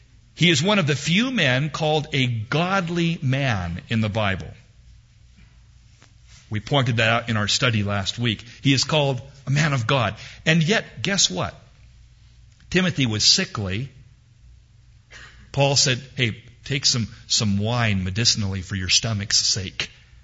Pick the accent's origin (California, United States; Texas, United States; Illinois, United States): California, United States; also born or lived in Portland, Oregon; I was born in Portland. And I lived there till I was about 3 and then grew up in California.